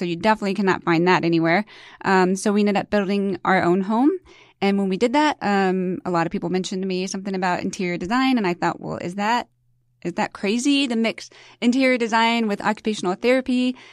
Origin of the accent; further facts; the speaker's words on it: Kentucky, United States; moved away as an adult; I am originally from Kentucky, so I'm a Southern gal, and moved to the Midwest with my husband.